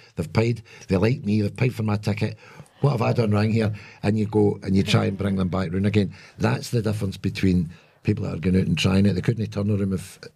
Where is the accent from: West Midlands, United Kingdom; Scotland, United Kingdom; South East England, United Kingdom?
Scotland, United Kingdom; Glasgow; 98% of them Italians. And we're distinctly Glaswegian.